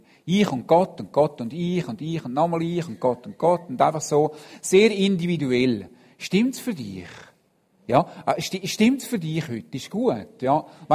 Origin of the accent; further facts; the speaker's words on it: Switzerland; habt ihr den Eindruck, sind wir Schweizer bekannt für unseren grossen Glauben?